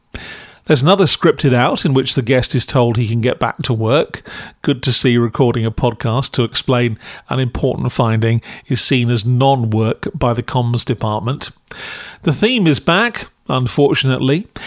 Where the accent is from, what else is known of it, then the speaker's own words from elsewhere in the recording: Camberley, South East England, United Kingdom; Now, I'm from Surrey, born in Camberley, famous for its army college, and an elephant made out of pipes by the A30.